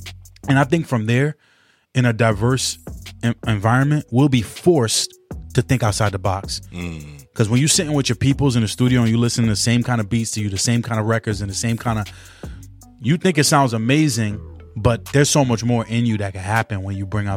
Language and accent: English; Spring Valley, New York, United States; also born or lived in Bronx; But then I'm from the Bronx. I'm from Spring Valley, New York. I'm Jamaican.